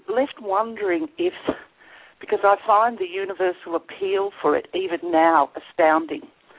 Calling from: Australia; I'm calling from Australia. Oh, I'm calling from Australia.

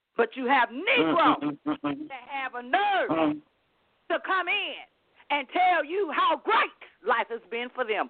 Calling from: Georgia, United States; Greetings. … I'm calling from Georgia.

